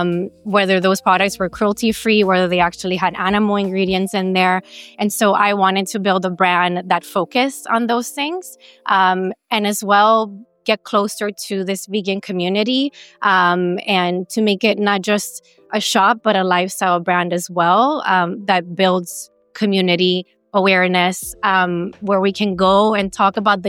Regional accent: Miami, Florida, United States; also born or lived in New York City; so I'm originally from Miami, but I lived in New York City for a bit.

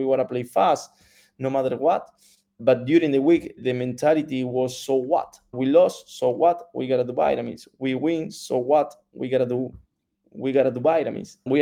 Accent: Buenos Aires, Argentina; I am from Buenos Aires, the capital of the country in Argentina. I work in Santiago del Estero, which is 1,000 kilos from Buenos Aires in the north

